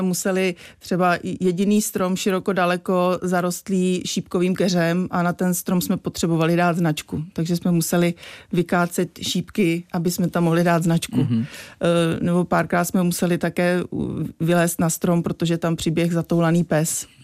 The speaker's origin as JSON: {"language": "Czech", "town": "Žamberk", "region": "Pardubice Region", "country": "Czechia", "said": "No, já pocházím z Pardubického kraje. Já pocházím ze Žamberka, takže tam to mám moc ráda."}